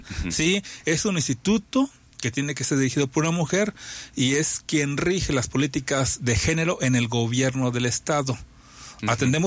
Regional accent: Huasteca, Mexico; yo que soy de la Huasteca

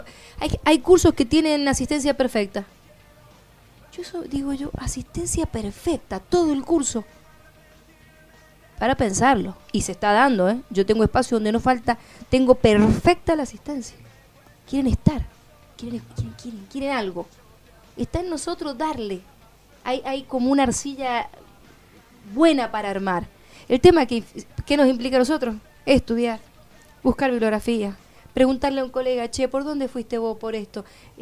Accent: Argentina; por todo lo que nosotros, el argentino, tiene como costumbres argentinas, digo yo, como el identitario que tenemos todos los argentinos, ¿no?

